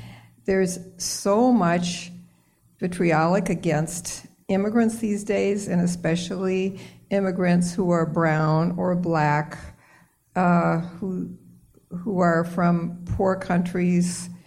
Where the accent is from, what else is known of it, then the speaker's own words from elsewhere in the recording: Detroit, Michigan, United States; born there; So my parents were both immigrants. I was born in the Detroit area.